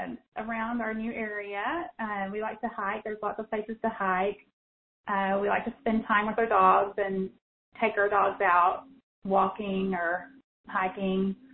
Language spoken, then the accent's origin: English; Texas, United States; moved away as an adult; Well, I'm originally from Texas, definitely the South. I was there my whole life until just about a year ago.